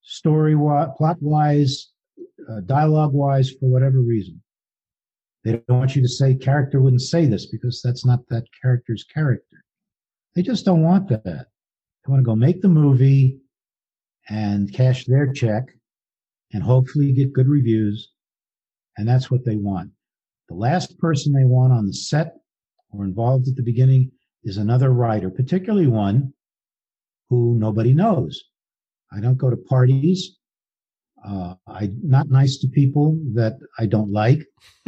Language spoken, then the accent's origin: English; Los Angeles, California, United States; I don't live in Los Angeles deliberately, even though I was raised in Los Angeles.